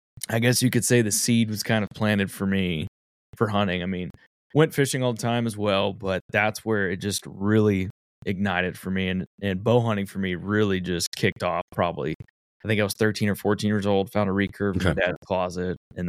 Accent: Texas, United States; Born and raised in Central Texas.

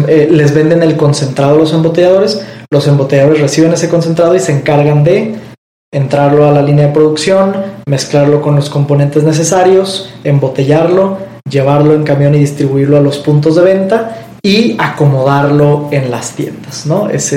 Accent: Guadalajara, Jalisco, Mexico; Yo soy de Guadalajara.

